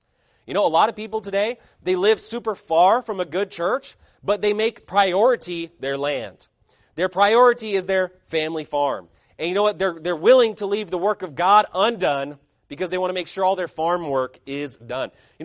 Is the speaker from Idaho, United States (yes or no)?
yes; Idaho, United States; I really love hunting and fishing, and I grew up in Idaho. I spent a lot of time there.